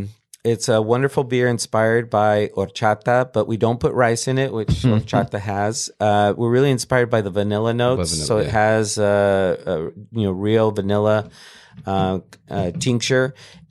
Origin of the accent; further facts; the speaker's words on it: Escondido, California, United States; I grew up in San Diego, and we used to go across the border, you know, every week in the town of Escondido where I grew up. There were no tortillerias. There were no Mexican markets.